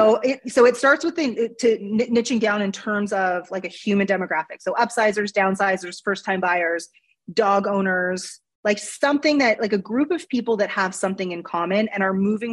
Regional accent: Canada; I'm Canadian, so we say niche.

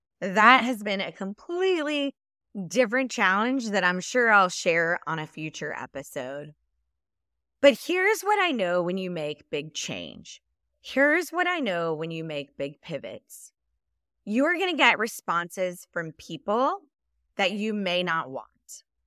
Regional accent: Dallas, Texas, United States; I was born and raised in Dallas, Texas. In fact, the last place that we lived was only 3.5 miles from the hospital that I was born at.

